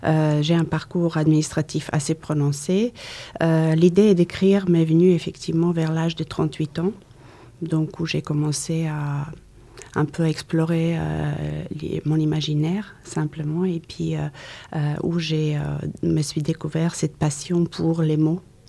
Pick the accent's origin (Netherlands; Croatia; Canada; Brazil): Croatia; French is a second language; moved away as an adult; now in France; lorsque je suis arrivée en France, j'ai parlé très peu le français. Alors, je suis née effectivement en Croatie en 1971. Tout mon parcours scolaire, j'ai effectué tout ce parcours en Croatie.